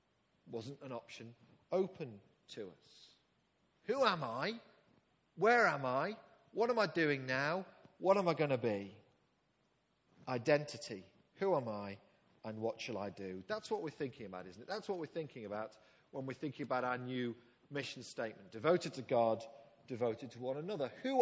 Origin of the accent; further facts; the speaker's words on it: Liverpool, North West England, United Kingdom; born there; Well, not here, I was born in Liverpool, but I'd been born here in this country. That meant that I was English, British, European.